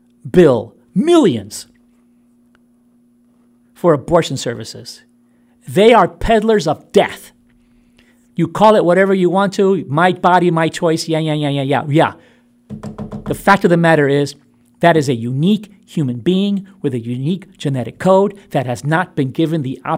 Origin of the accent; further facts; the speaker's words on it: Brooklyn, New York, United States; I'm from Brooklyn, so I've definitely got some rough edges around me.